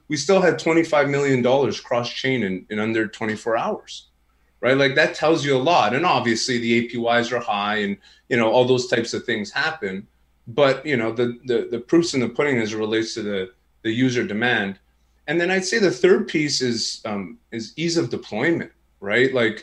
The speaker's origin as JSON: {"language": "English", "country": "Canada", "said": "you probably could tell I'm Canadian with the way that I said"}